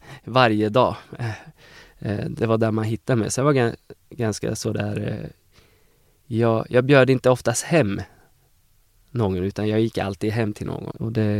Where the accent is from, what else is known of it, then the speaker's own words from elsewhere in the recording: Eskilstuna, Södermanland, Sweden; now in Uppsala, Sweden; Jag är uppvuxen i Eskilstuna. Bodde där i 37 år